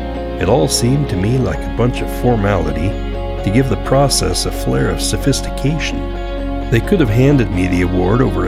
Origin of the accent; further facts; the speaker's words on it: Idaho, United States; And that's how it was for me growing up in Idaho.